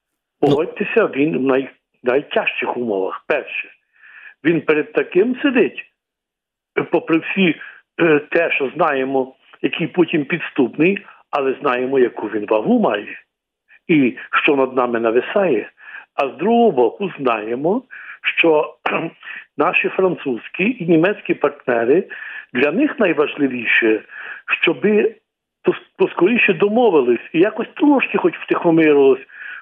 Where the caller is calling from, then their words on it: Lutsk, Volyn Oblast, Ukraine; Я з Луцька, прошу так.